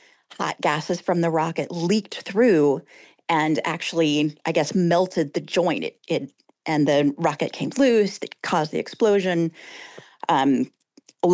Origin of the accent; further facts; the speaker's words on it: California, United States; I grew up in Silicon Valley in the 1980s, where my dad worked at Intel for many years.